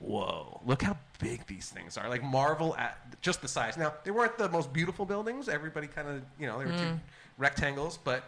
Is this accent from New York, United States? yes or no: no; New Jersey, United States; moved away; I'm from New Jersey. I moved here in April of 2001.